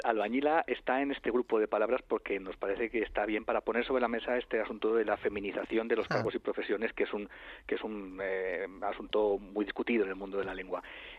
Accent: Spain; los que formamos parte de la Fundeo pues somos españoles

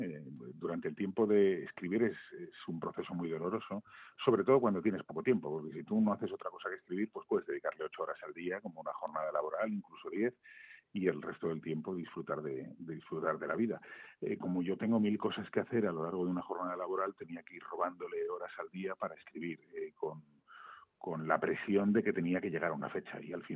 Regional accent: Guadalajara, Castilla-La Mancha, Spain; now in Madrid, Spain; nací en Madrid, pero me siento más alcarreño. Yo nací en Madrid y en cuestión de horas mis padres me cogieron de el hospital y me llevaron a vivir a Guadalajara y allí mis primeros 18 años de vida hasta que me instalé en Madrid.

